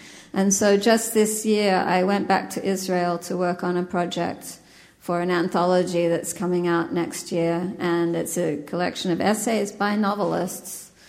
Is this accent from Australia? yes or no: yes; Sydney, New South Wales, Australia; it meant we could be back in my hometown of Sydney for more than a year, which I always love to do because I need to water my roots occasionally.